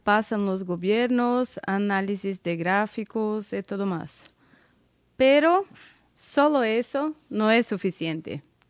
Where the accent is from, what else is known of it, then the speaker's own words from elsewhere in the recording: Brazil; Spanish is a second language; para quien no me conoce. Yo soy de Brasil, trabajo en una corredora de cambio, AGK Corredora de Cambio